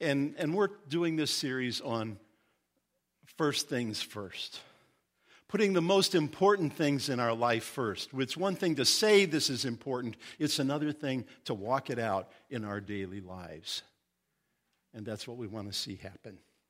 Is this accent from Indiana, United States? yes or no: yes; Indiana, United States; well, I'm from Indiana. In Indiana, we'd say, being as you're going, make disciples.